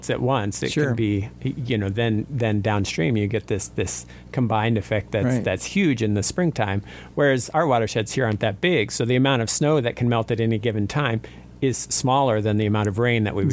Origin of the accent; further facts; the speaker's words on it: Sitka, Alaska, United States; Growing up in Sitka, especially, you know, we don't have. You know, the longest watershed here might be 10 miles, 15 miles at the most.